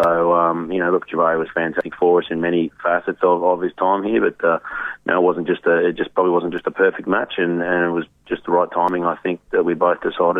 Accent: Brisbane, Queensland, Australia; I'm a Queenslander myself coming from Brisbane

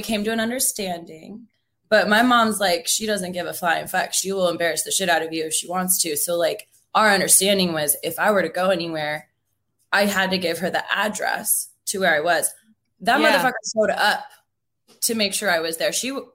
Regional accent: Seattle, Washington, United States; born or raised there

